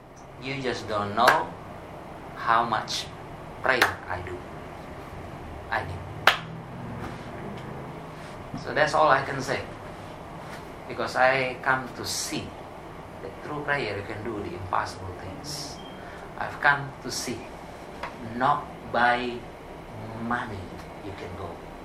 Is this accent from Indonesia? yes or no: yes; Indonesia; English is a second language; That's Indonesia. I'm right in the middle of the K Island over there. Semarang is central Java. Even to go my hometown is like 2 hours flight.